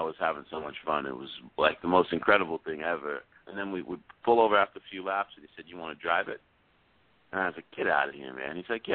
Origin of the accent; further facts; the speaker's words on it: California, United States; the idea that I wanted to go surfing with him in his country and that I was from California, like, blew him away